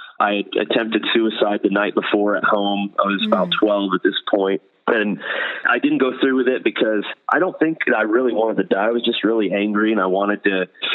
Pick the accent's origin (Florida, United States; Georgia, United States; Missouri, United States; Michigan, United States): Florida, United States; I mean, I grew up in Florida, and this was during the influx of lots of Caribbean nations into Florida.